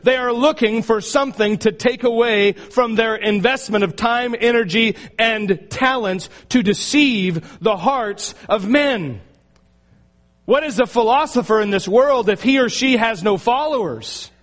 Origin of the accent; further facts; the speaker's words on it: Astoria, Oregon, United States; I grew up in Astoria, and they still have a play there.